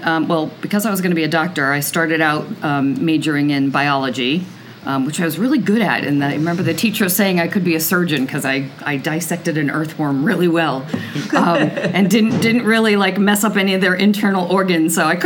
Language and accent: English; Mansfield, Massachusetts, United States; also born or lived in New York; I grew up in Mansfield, Massachusetts, right next to Foxborough Stadium, Gillette Stadium now, so one town over. And then I went to college in New York and then moved back here.